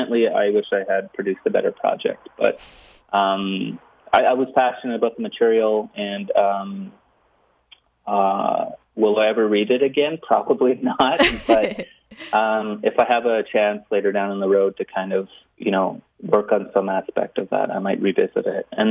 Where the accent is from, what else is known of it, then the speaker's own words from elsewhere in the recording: Ontario, Canada; moved away as an adult; And so, yeah, when I was coming from Ontario to UBC, I kind of had a foray outside of English.